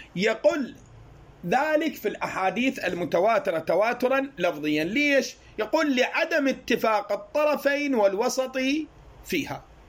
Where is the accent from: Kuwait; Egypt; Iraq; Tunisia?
Iraq; هذا الغالب عندنا في العراق